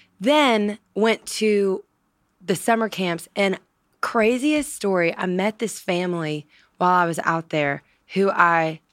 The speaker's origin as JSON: {"language": "English", "region": "Louisiana", "country": "United States", "said": "I'm from Louisiana, Southern girl at heart."}